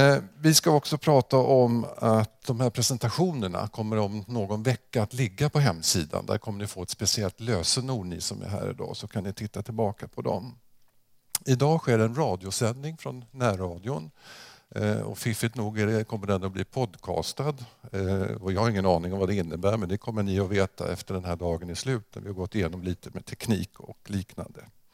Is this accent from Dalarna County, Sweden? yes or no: no; Kungshamn, Västra Götaland County, Sweden; Det är så att jag är från västkustdelen. Vi är närmare bestämt från Kungshamn innanför Smögen, ursprungligen min släkt.